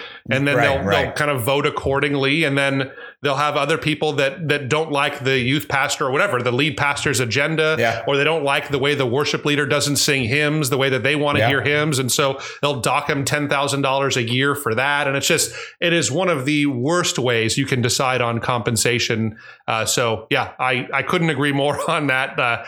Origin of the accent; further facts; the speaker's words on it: United States; As an American